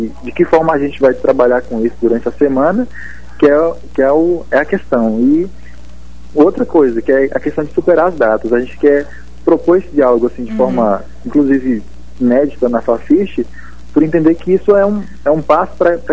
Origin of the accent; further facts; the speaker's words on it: Vitória da Conquista, Bahia, Brazil; Então, eu me autodeclaro negro, sou baiano, sou de Vitória da Conquista.